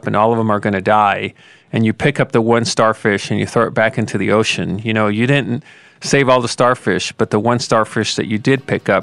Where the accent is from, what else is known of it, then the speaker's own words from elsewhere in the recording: El Paso, Texas, United States; I grew up here in El Paso, Texas. It's a binational border region.